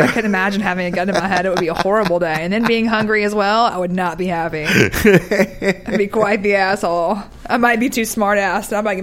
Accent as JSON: {"language": "English", "region": "the South", "country": "United States", "said": "I come from the South, so I don't share a very LA lifestyle on it."}